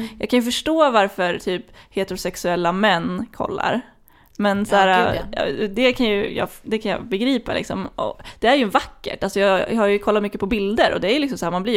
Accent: Flen, Södermanland, Sweden; jag kommer ju från Flen, det har väl ingen missat.

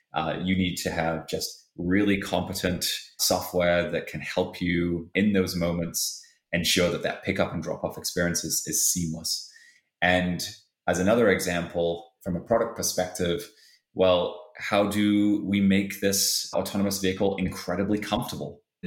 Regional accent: Halifax, Yorkshire and the Humber, United Kingdom; I grew up again in Halifax and we had cobbled streets and they were very wide

